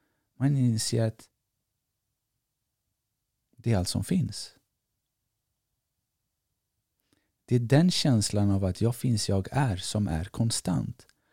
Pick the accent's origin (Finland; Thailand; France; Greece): Greece; now in Sweden; Jag är grek